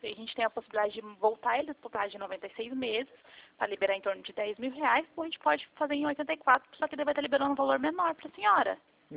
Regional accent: Curitiba, Paraná, Brazil; Eu sou de Curitiba.

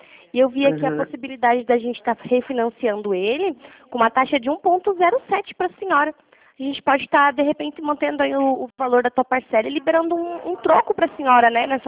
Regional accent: Iguape, São Paulo, Brazil; Eu sou de Iguape, conhece?

